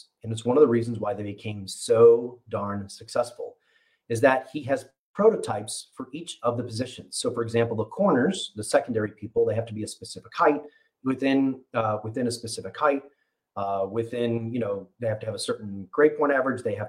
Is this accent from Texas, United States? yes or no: no; Chicago, Illinois, United States; And I'm not from Louisiana. I didn't go to school there. I'm from Chicago.